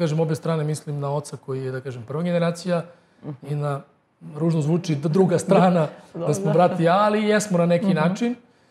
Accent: Serbia; valjda mi iz Srbije smo na svašta navikli

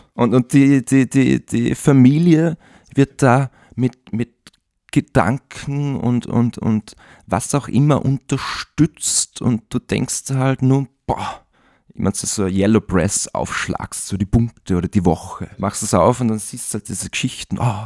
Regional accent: Austria; Und gerade wir als Österreicher, das muss man sich immer wieder ins Bewusstsein aufrufen.

